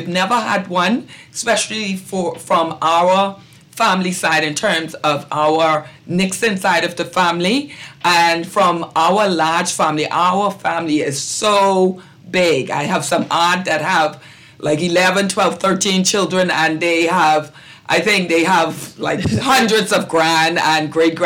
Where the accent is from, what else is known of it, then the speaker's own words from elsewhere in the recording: Eleuthera, Bahamas; also born or lived in Nassau; I personally, we were born in Nassau, most of my siblings, but we grew up on Eleuthera, of course.